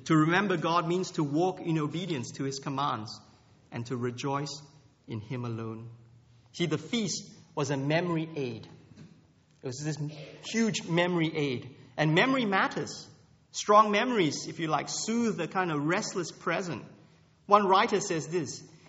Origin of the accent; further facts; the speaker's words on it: Australia; I mean, I grew up in Australia